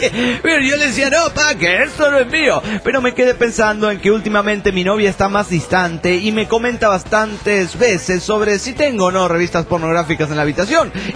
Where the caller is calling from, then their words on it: Spain; de Asir, España.